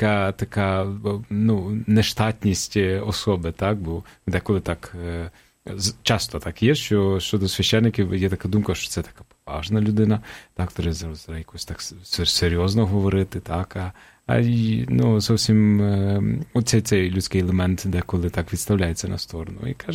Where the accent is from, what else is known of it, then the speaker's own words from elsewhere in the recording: Ternopil, Ternopil Oblast, Ukraine; born there; Я народився в Тернополі.